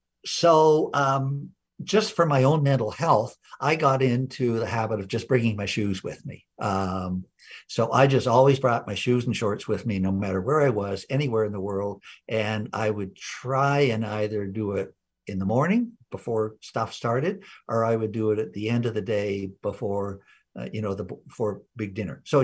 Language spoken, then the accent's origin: English; Toronto, Ontario, Canada; I'm a Canadian from Toronto. And went to University of Toronto.